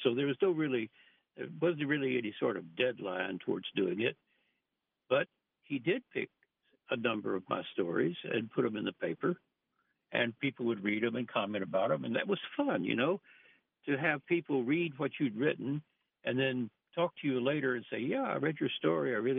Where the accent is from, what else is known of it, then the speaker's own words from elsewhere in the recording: Victoria, Texas, United States; Well, I was born in a small town in South Texas named Victoria, Texas, and I live there today. Went to high school here in Victoria, Texas